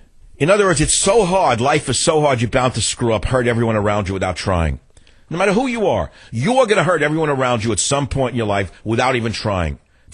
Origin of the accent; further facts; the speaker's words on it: New York, United States; accent: New York; were rumors that I would never make it in radio because my voice was too New York. Can you imagine? My accent was too New York.